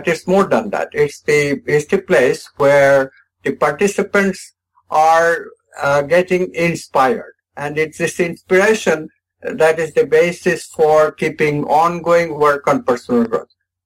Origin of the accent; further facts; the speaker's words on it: India; English is a second language; although I'm from India, but Hindi was not my language.